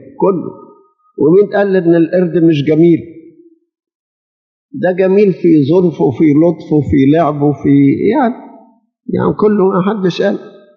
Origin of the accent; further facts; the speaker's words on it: Egypt; يعني صوروا لما يكون عندنا في مصر 60 مليون